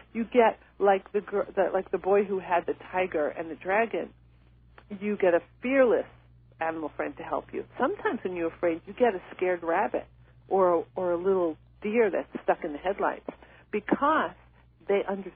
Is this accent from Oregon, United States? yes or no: no; New York, United States; like I'm from New York, so if I walk down the street that I don't feel good on, I don't question it.